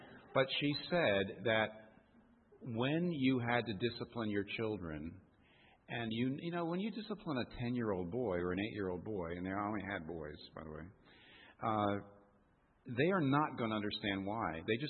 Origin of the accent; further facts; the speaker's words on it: United States; and even though I'm an American, and, you know, Americans just love to air out their dirty laundry in public